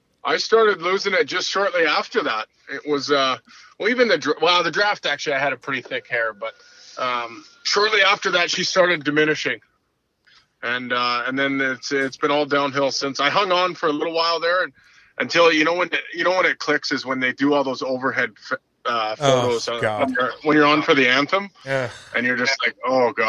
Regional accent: Saskatchewan, Canada; just slightly a little bit different than growing up in Saskatchewan.

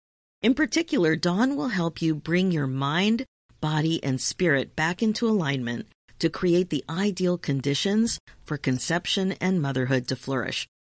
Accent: Lansdale, Pennsylvania, United States; I'm from Lansdale, Pennsylvania, which is also a suburb. So that was super cool. Fun. Pennsylvania girls are on the podcast today.

